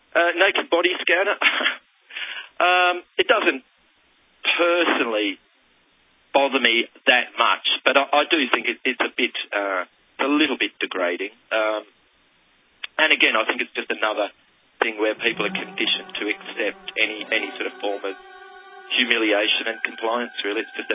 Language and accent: English; Australia; I'm from Australia originally, and they're running away with it over there.